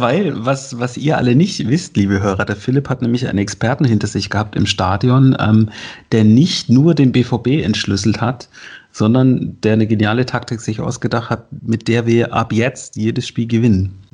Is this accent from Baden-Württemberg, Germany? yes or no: yes; Freiburg, Baden-Württemberg, Germany; wenn man hier nach 6, 7 Spielen sitzt als Freiburger